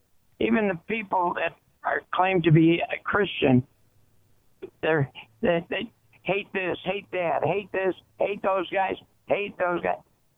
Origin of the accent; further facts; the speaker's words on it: Chicago, Illinois, United States; Well, I'm an Orthodox Jew, born and raised in Chicago.